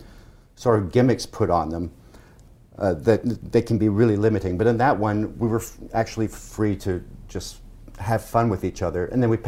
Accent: United Kingdom; It was tough because we came from Britain where there was no censorship, so mm-hmm. everything was basically free.

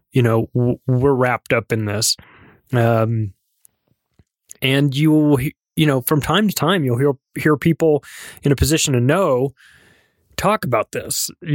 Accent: United States; as an American, you think of propaganda in the image that comes in your mind is Russia

